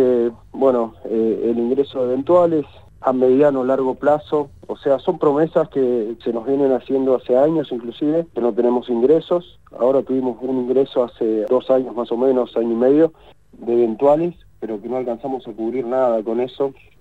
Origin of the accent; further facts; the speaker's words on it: San Martín, Argentina; nosotros somos vecinos de San Martín, nosotros somos de acá.